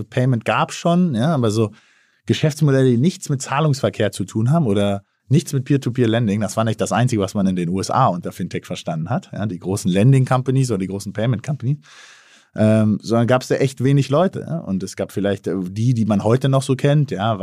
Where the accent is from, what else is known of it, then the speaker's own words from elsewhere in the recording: Berlin, Germany; born there; als gebürtiger Berliner